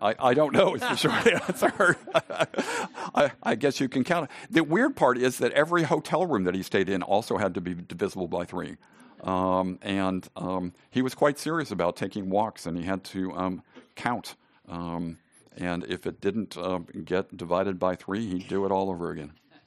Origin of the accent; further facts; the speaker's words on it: California, United States; I'm a Californian. I can say this. A Southern Californian.